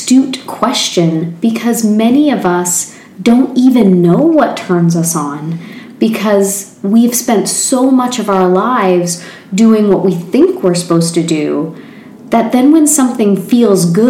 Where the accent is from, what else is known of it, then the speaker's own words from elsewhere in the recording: Fredericton, New Brunswick, Canada; a dear friend of mine from my hometown, which is awesome, back home in Fredericton, New Brunswick, Canada.